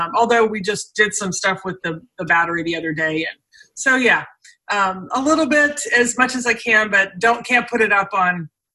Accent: Maryland, United States; born there; And I was born in Maryland, and my dad was stationed in Fort Meade, you know, some post around there.

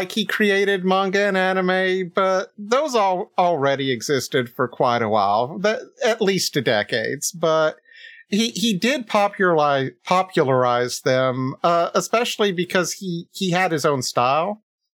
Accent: the South, United States; I do speak the way I do. I am from the American South.

